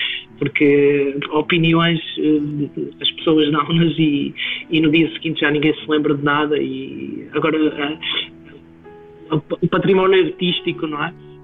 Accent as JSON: {"language": "Portuguese", "town": "Barcelos", "region": "Braga", "country": "Portugal", "tie": "born or raised there", "said": "Barcelos, precisamente a minha terra natal, embora este disco fale de Braga, mas é tudo ao pé, não é?"}